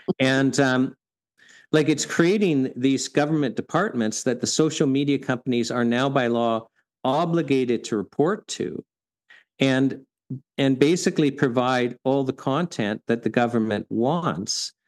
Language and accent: English; Canada; And I mean, I as a Canadian